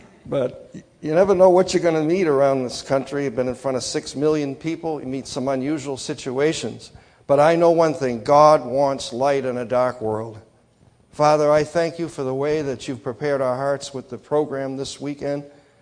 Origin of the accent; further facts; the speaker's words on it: Massachusetts, United States; I'm from Massachusetts, we parked the car up there, and Boston area, you'll probably notice that as I speak.